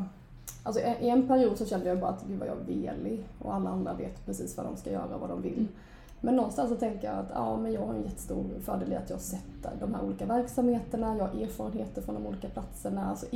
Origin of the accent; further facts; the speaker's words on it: Växjö, Kronoberg County, Sweden; Jag är ju smålänning. Jag kommer från Växjö.